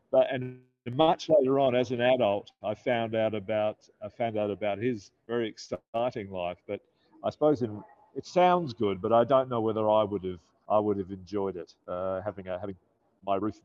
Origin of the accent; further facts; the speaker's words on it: Adelaide, South Australia, Australia; one of my complaints about growing up in Adelaide was that it was just, in our house, just a bit dull.